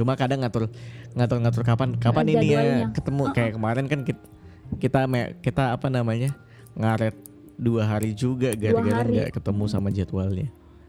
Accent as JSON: {"language": "Indonesian", "town": "Pontianak", "region": "West Kalimantan", "country": "Indonesia", "said": "Nah iya, Kalimantan, Kalimantan Barat. Aku dari Pontianak."}